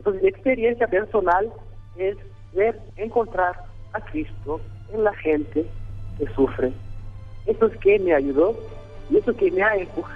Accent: Rwanda; Yo vengo de Ruanda. Ruanda es un país donde hubo genocidio el año 94. Murieron más de 1 millón de personas en 3 meses. Yo estaba destruido. Era muy pequeño, muy niño.

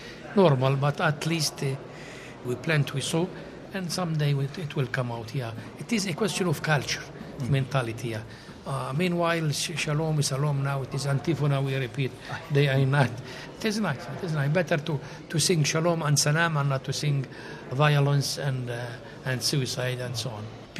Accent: Madaba, Madaba Governorate, Jordan; I am from Madaba. Mount Nebo is just 6 kilometers far away from home.

